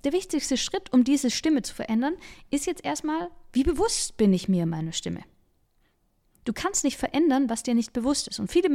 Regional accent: Baden-Württemberg, Germany; accent: Swabian; weil für mich ja auch mein Dialekt, das Schwäbische, auch einfach irgendwie dazugehört hat.

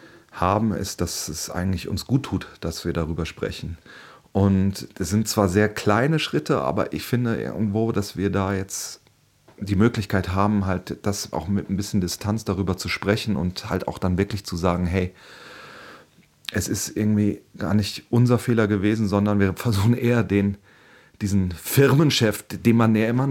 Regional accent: Mülheim an der Ruhr, North Rhine-Westphalia, Germany; moved away as an adult; Ich habe Mülheim an der Ruhr, wo ich aufgewachsen bin, habe ich verlassen, um Theater zu studieren.

